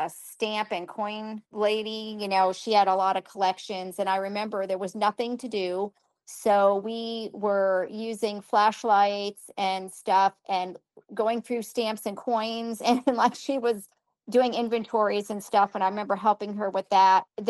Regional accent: Connecticut, United States; and I was from Connecticut. I grew up in Connecticut, so it was everywhere on the news.

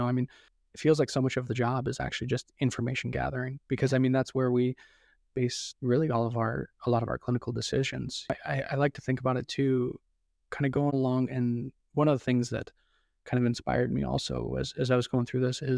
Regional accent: South Dakota, United States; It's really interesting because, so while I grew up in South Dakota, my wife grew up in Long Island.

